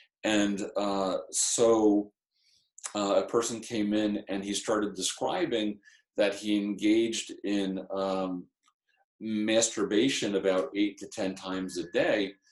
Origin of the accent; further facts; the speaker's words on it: New York, United States; And as a New Yorker, I don't in any way find it inappropriate to express emotions